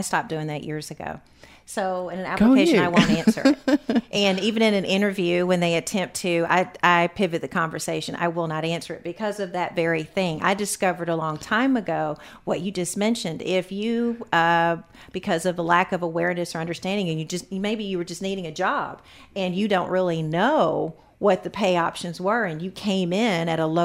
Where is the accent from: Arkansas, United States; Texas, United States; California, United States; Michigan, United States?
Arkansas, United States; Searcy; So if I'm from Searcy, Arkansas. So once again, not being from Little Rock, it's like, oh, then it's a scramble.